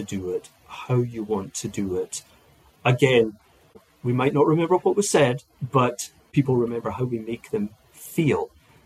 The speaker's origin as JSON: {"language": "English", "region": "Scotland", "country": "United Kingdom", "tie": "born or raised there", "said": "I grew up in Scotland, and I went to architecture school in Aberdeen, Robert Gordon University, Scott Sutherland School of Architecture."}